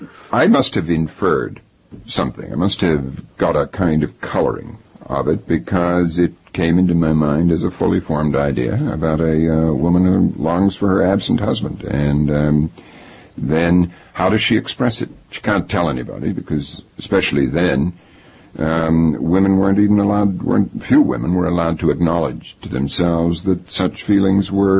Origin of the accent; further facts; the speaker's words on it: Halifax, Nova Scotia, Canada; that was about my growing up in Halifax.